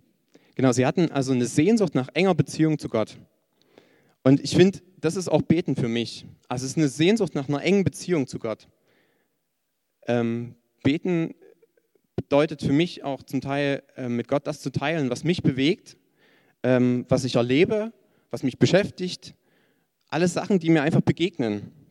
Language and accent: German; Schwarzenberg, Saxony, Germany; also ich bin eigentlich aus dem Erzgebirge, also richtig tief Erzgebirge, aus Schwarzenberg.